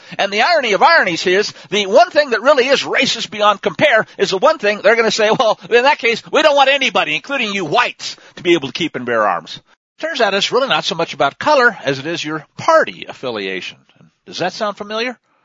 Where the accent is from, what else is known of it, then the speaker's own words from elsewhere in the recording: Missouri, United States; And I grew up in Missouri. I saw this.